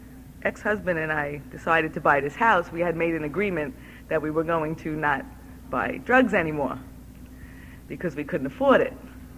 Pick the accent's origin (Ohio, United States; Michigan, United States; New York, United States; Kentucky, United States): New York, United States; Brooklyn; I'm from Kings Bay area, Brooklyn, New York.